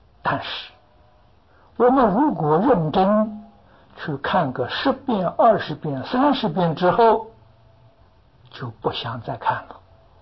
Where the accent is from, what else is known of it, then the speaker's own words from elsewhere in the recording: China; 譬如我们中国人常读的古文观止啊，这是古人的著作